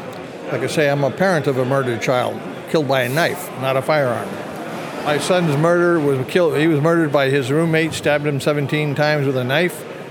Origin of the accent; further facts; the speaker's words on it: California, United States; I'm from the San Francisco Bay Area. I'm a retired police sergeant.